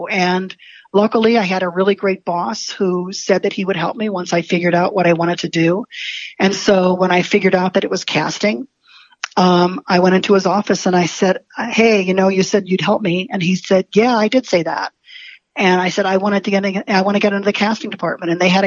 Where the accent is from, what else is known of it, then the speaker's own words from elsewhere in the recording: St. Louis, Missouri, United States; I was raised in St. Louis.